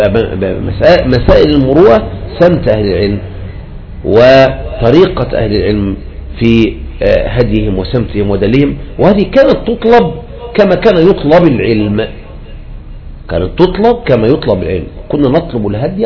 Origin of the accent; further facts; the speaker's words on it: Egypt; تلقى واحد عندنا في مصر الآن